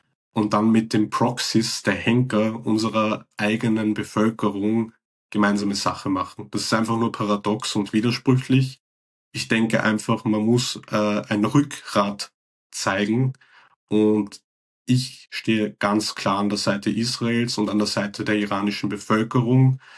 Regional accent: Iran; Ich sehe nicht als Iraner oder Austro-Iraner, der mit westlichen Werten groß geworden ist

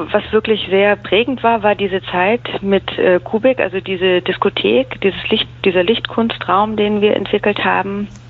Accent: Munich, Bavaria, Germany; moved away as an adult; now in Berlin, Germany; Ich bin aufgewachsen, geboren und aufgewachsen in München, in Bayern, und bin nach dem Abitur zum Studieren nach Berlin gegangen, beziehungsweise ich habe in Berlin gelebt und in Potsdam habe ich Kulturarbeit studiert.

